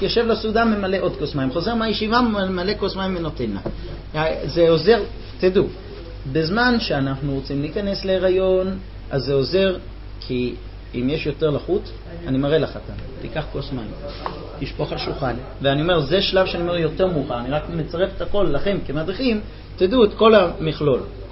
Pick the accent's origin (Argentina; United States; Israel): United States; אני אמריקאי, בארצות הברית סודה, הכוונה זה כל